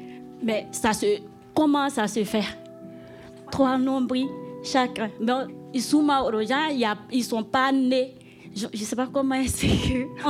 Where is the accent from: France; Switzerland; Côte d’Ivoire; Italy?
Côte d’Ivoire; Mais moi, chez moi, en Côte d'Ivoire, ce n'est pas le cas.